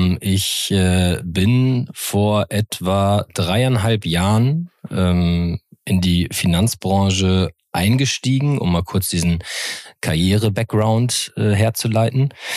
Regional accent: Northern Germany, Germany; born there; now in Cologne, Germany; gebürtig aus dem Norden Deutschlands, wo man Moin zur Begrüßung und auch gerne mal Moin am späten Abend noch sagen kann. Wohne mittlerweile im wunderschönen Köln, bin hier sehr heimisch

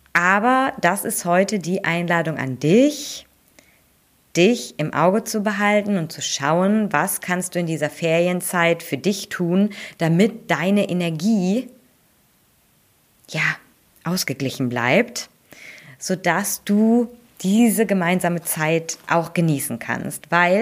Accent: North Rhine-Westphalia, Germany; Ich komme ja auch aus NRW, ne?

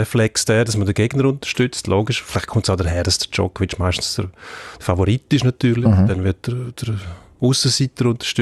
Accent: Switzerland; Das sehen wir bei uns in der Schweiz

